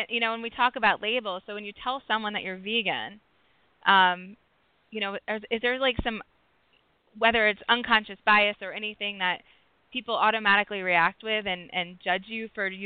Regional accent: Rockville, Maryland, United States; So I am definitely a suburban girl. I grew up in Rockville, Maryland, which has become almost like a mini city, although it was definitely more of a suburb when I was there.

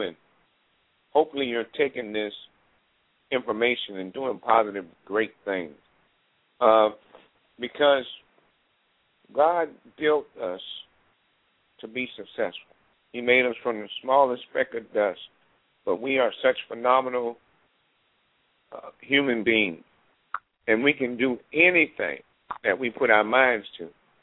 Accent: Carolina, United States; And the thing about growing up in Carolina at my grandmother's place where I grew up

